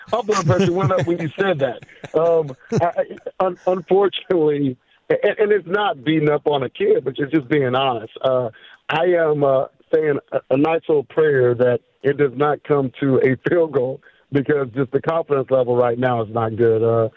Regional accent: Texas, United States; And growing up in Texas, that's what you do.

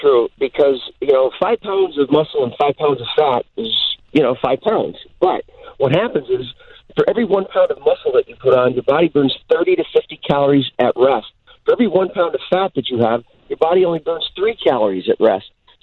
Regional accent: Cleveland, Ohio, United States; I'm from Cleveland. I roll up my sleeves just like the people from Chicago.

